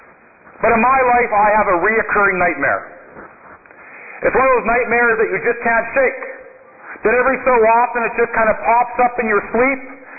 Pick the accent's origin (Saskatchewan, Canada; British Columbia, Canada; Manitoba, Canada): Saskatchewan, Canada; North Battleford; I know you and all of North Battleford are glued to their television sets. Because, hey, I'm a hometown boy.